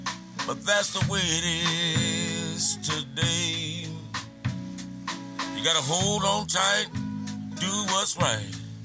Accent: Chicago, Illinois, United States; Well, you know, I'm originally from Chicago.

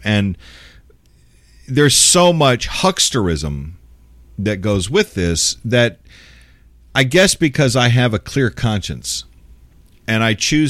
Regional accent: San Antonio, Texas, United States; Robert Hagee out of my hometown, out of San Antonio, unfortunately.

